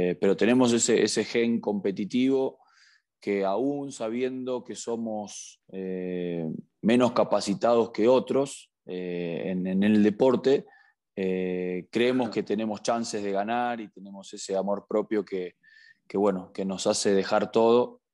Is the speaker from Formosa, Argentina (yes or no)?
no; Buenos Aires, Argentina; yo soy oriundo de la ciudad de Buenos Aires, como decimos en Argentina, porteños, nos llaman porteños, de un barrio muy, o de una colonia muy típica de esa ciudad, que es Palermo, un lugar muy, muy bello de la Argentina. Y bueno, provengo de una familia de clase media